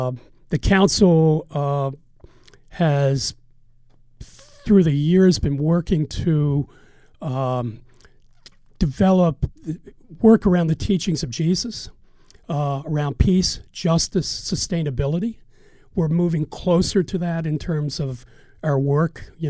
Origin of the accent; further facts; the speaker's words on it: Baltimore, Maryland, United States; I'm from Baltimore. I grew up in Baltimore County, and I lived in Overly, and then I lived in Hyde's, Maryland.